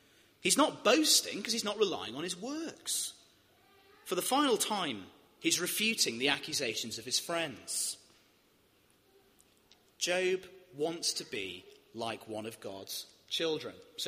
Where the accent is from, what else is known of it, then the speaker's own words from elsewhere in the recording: Wales, United Kingdom; In the many mines that I grew up in around Wales, there was no wisdom mine.